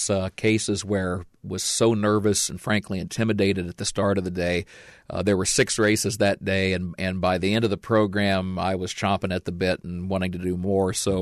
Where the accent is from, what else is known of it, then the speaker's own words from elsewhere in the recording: Illinois, United States; I grew up in Illinois, but I was downstate and really was not familiar with Chicago or Chicago racing for that matter.